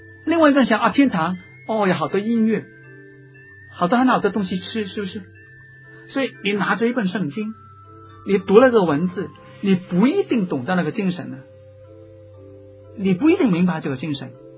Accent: China; 那么为什么我们中国人不可以用我们自己的方法来盖我们的教堂？

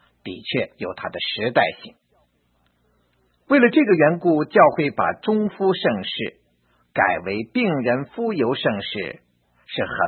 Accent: China; 是啊，我们中国人很怕这样的学科，非常怕听死这个字

